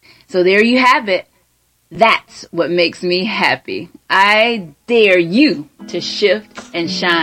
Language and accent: English; Sarasota, Florida, United States; I'm from Sarasota, Florida, and I spent the first part of my life battling depression